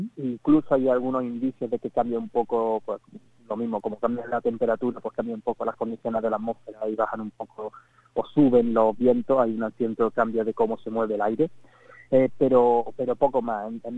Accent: Spain; yo recuerdo de niño en España que ya escuchaba hablar del eclipse de Estados Unidos

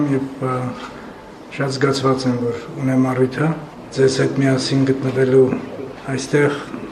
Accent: Tbilisi, Georgia; որի հետ անձամբ ինքս կապ ունեմ, որովհետև մանկությունս անցկացել եմ այս քաղաքում

